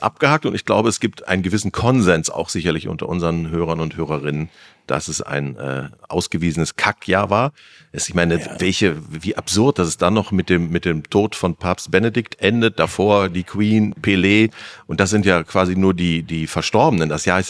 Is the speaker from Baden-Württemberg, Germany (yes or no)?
no; North Rhine-Westphalia, Germany; Das gab's bei uns in Ostwestfalen nicht.